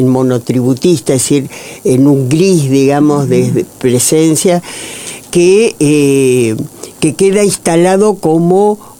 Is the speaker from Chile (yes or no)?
no; Buenos Aires, Argentina; soy peronista porteña.